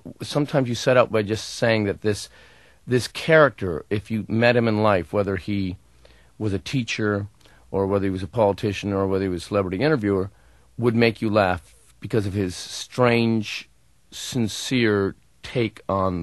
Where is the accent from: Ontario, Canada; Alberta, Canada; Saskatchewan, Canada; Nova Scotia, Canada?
Ontario, Canada; Hamilton; growing up in Hamilton, Ontario, Canada